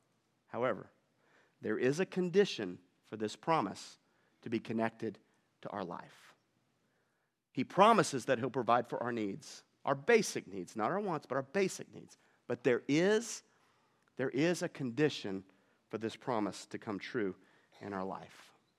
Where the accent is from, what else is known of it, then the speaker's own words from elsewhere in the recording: Arkansas, United States; Hey, I'm from Arkansas, so I can pick on Arkansas, right?